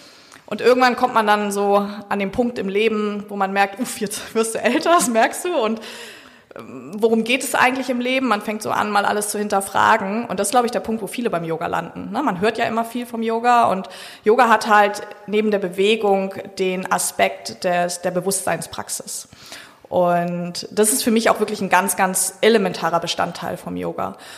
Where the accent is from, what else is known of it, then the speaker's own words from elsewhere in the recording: Hamburg, Germany; Ja, ich bin gebürtig aus Hamburg tatsächlich